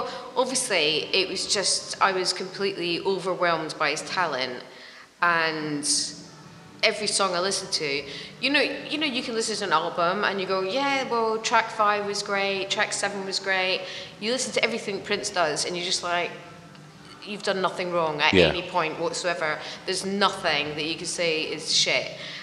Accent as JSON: {"language": "English", "town": "Edinburgh", "region": "Scotland", "country": "United Kingdom", "tie": "born there", "said": "I was born in Edinburgh."}